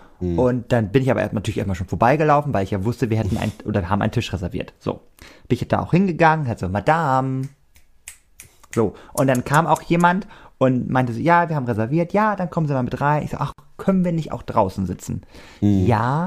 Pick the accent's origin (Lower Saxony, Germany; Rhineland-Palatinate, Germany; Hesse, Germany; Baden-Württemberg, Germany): Lower Saxony, Germany; Cuxhaven; Richtig, in meiner Heimat.